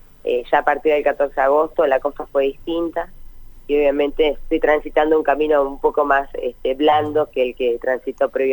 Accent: Allen, Río Negro, Argentina; Yo soy de Allen, una zona con la producción frutícola como bandera

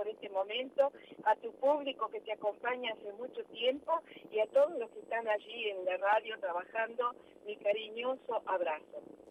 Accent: San Carlos, Salta, Argentina; todo lo que se ha vivido en San Carlos, en mi pueblo, en el Valle Calchaquí

